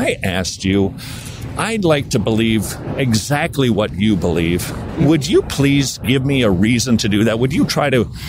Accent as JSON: {"language": "English", "region": "Minnesota", "country": "United States", "lives_now": "Georgia, United States", "said": "And I'm from Minnesota, and that's pretty close to Canada."}